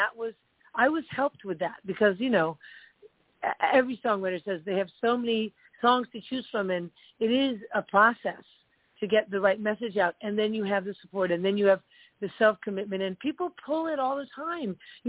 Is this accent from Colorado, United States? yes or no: no; New York, United States; also born or lived in California; I moved away from California, back to my hometown, New York.